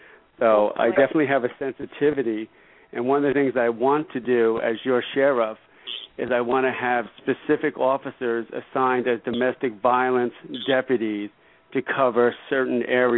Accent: Bronx, New York, United States; I grew up in the South Bronx

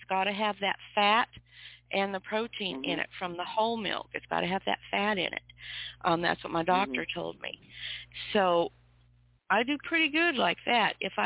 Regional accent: Spokane, Washington, United States; Spokane. My hometown, Spokane, Washington.

